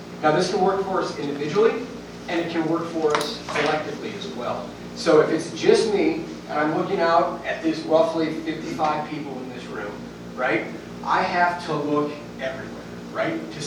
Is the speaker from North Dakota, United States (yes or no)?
no; Iowa, United States; I'm a guy from Iowa, first time really in the mountains.